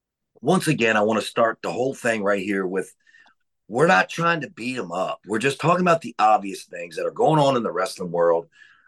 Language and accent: English; Richmond, Virginia, United States; We both live in Virginia. We're both from Richmond.